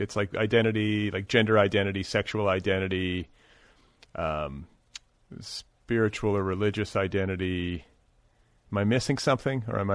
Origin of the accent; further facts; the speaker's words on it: Midwest, United States; we're both from the Midwest, I'm this, I'm that.